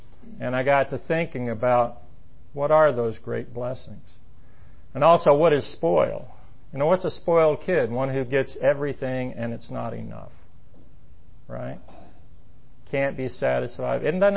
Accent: Marietta, Georgia, United States; also born or lived in Atlanta / East Point; Anyway, I was born in Atlanta in 1955. I'm 62 years old. Spent first few years down in East Point, and in 64 we moved up to Marietta into a new neighborhood.

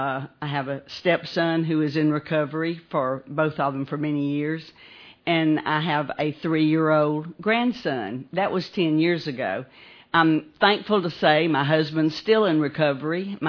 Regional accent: Kennesaw, Georgia, United States; I grew up in Kennesaw, Georgia, and I have to say, Helen grew up in Kennesaw, and we both went to the same grammar school, so it's good to see her.

